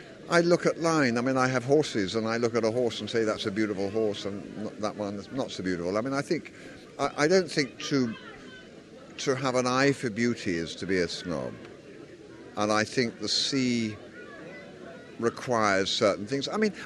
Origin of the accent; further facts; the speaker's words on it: South East England, United Kingdom; I was brought up in the Isle of Wight, which is in the south coast of England, or Southampton